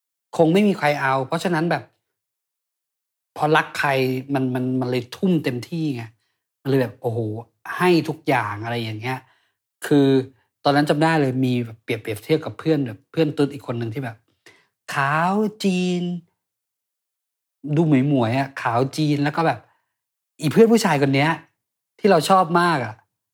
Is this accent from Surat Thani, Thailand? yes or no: yes; Surat Thani, Thailand; moved away as an adult; now in Bangkok, Thailand; ครอบครัวเราอยู่ที่นู่นพ่อแม่อะไรต่างๆแต่เราสร้างทุกอย่างที่นี่ด้วยตัวเองอ่ะมันก็เลยกลายเป็นบ้านของเราอ่ะแม้แต่ที่ตัวเมืองที่สุราษฎร์ธานีมันก็ไม่ใช่บ้านเรา